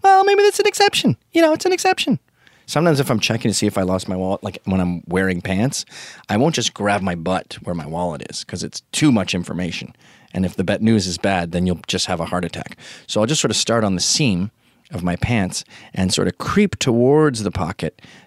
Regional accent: Scotland, United Kingdom; He's Irish, I'm Scottish.

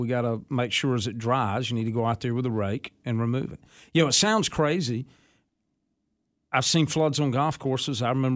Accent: Clinton, United States; I remember my yard when I grew up in Clinton, the backyard would flood a good bit.

